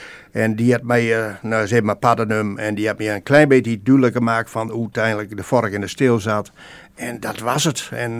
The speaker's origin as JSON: {"language": "Dutch", "town": "Sellingerbeetse", "region": "Groningen", "country": "Netherlands", "tie": "born or raised there", "said": "Ik ben geboren in Sellingerbeetse. Dat is een klein streek, boerenstreekje in de gemeente Vlachtwedde."}